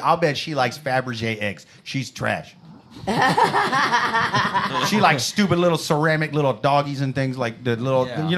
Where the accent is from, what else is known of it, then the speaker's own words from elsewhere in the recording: Iowa, United States; No, I'm from Iowa originally.